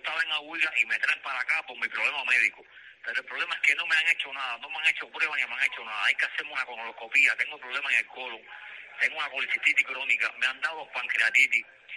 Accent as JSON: {"language": "Spanish", "town": "Cárdenas", "region": "Matanzas", "country": "Cuba", "said": "Sí, Cárdenas Matanzas."}